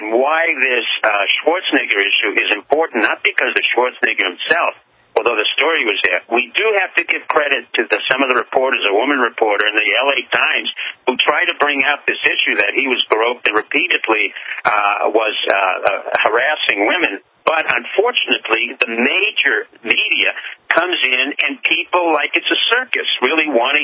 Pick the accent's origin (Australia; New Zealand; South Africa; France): France; now in United States; Number one, I grew up in France, and I came to America because this is a country of opportunity.